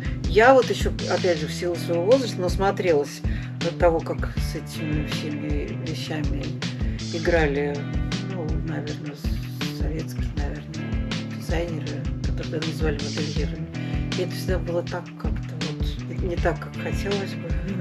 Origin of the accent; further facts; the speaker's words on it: Saint Petersburg, Russia; я из Питера сама